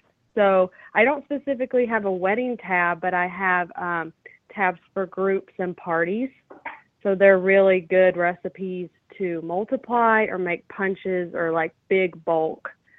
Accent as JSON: {"language": "English", "region": "North Carolina", "country": "United States", "said": "I'm from North Carolina, so I do have a lot of bourbon cocktails because I've been drinking that for a long time."}